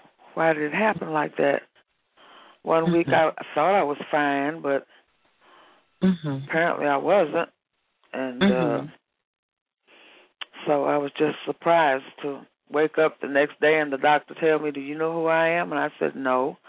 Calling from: Dallas, Texas, United States; I'm calling from Dallas, Texas.

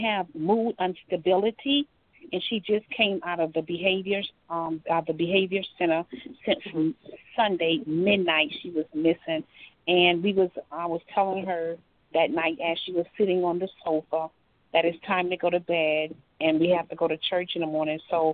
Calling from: Atlanta, Georgia, United States

